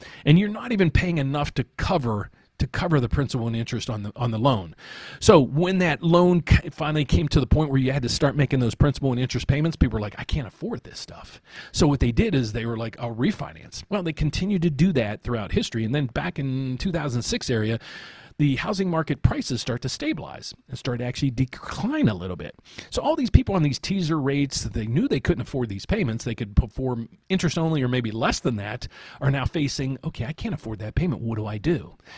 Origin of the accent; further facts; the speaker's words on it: West Virginia, United States; also born or lived in Illinois; now in St. Charles, United States; I'm originally from West Virginia. I moved to one part of Illinois, and then I moved to St. Charles about 25 years ago